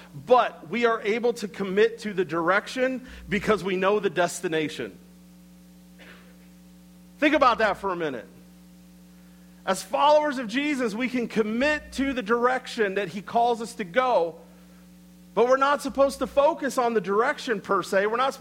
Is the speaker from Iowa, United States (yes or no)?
yes; Iowa, United States; while growing up in Iowa, I have no concept of what it means to be a farmer.